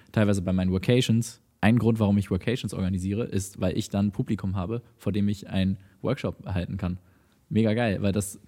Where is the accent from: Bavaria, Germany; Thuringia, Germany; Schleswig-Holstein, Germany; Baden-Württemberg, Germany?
Schleswig-Holstein, Germany; Lübeck; besonders während meiner Jugend habe ich viel Gitarre gespielt und gesungen. Und da gab es bei uns in Lübeck so ein Format